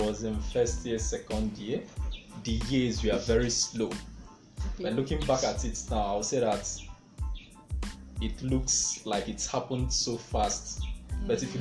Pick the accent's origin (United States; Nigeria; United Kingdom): Nigeria; Ukehe, Enugu State; I'm from Ukehe in Igbo, the local government of Enugu State.